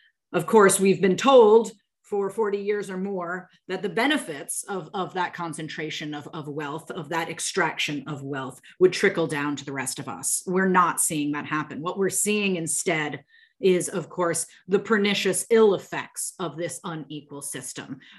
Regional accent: United States; I certainly speak of that as an American

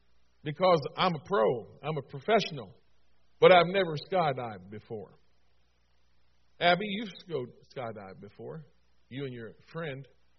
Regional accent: Maryland, United States; Of course, I was from Maryland, so I was a Yankee for sure.

